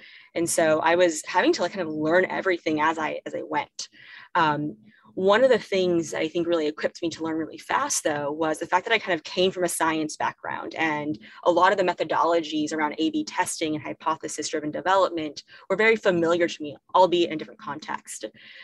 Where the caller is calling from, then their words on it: New York City, New York, United States; New York City, a little phone booth here.